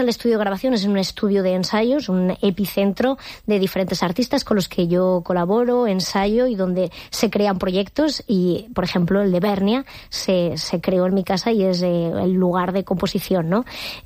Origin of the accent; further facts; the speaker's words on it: Valencian Community, Spain; casi todas las integrantes de nuestro grupo somos del Horta Sud, de poblaciones como Alacuas, Catarroja, Benetúser y Picaña.